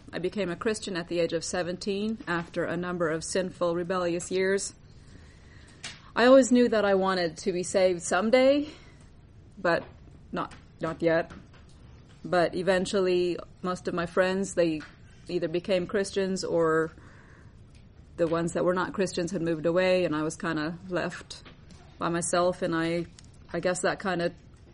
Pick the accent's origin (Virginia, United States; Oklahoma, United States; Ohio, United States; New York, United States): Oklahoma, United States; I'm from Oklahoma.